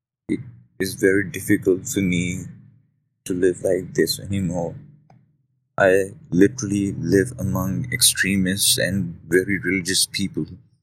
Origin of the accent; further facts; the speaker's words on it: Pakistan; English is a second language; I am from Pakistan. I am an ex-Muslim. I left my religion a year ago.